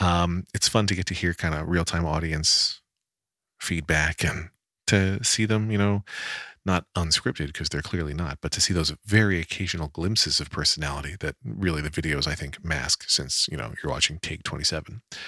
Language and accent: English; Wyomissing, Pennsylvania, United States; She's from Wyomissing. I'm from Wyomissing. That was the mall.